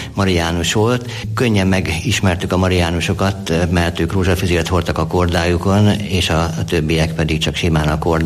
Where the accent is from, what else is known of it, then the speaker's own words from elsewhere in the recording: Óbuda, Budapest, Hungary; Én óbudai vagyok, Óbudán lakom, laktam hosszú éveken keresztül